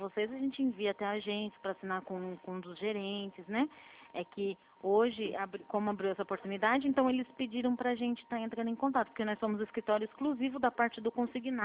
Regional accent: Atibaia, São Paulo, Brazil; eu sou aqui da Atibaia.

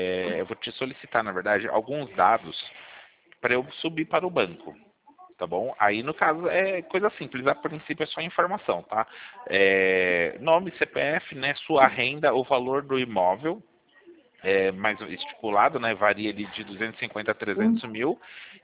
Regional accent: São Paulo, Brazil; eu sou de São Paulo.

